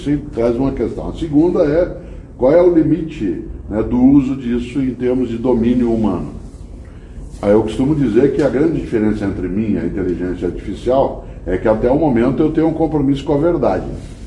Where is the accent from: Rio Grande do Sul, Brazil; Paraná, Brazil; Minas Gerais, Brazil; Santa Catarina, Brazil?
Paraná, Brazil; Londrina; now in São Paulo, Brazil; eu que sou de Londrina, todos nós quatro vivemos em São Paulo